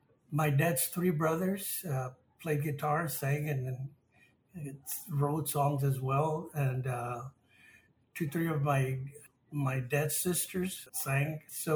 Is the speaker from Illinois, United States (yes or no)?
no; Temple, Texas, United States; I was born and raised here in Temple, where I still reside now. I was the first of my family's siblings to be born in town, and I'm seventh of 13.